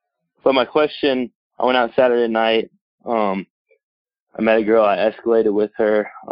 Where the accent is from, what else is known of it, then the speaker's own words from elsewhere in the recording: Miami, Florida, United States; I'm from Miami. I'm a Diamond Mine member.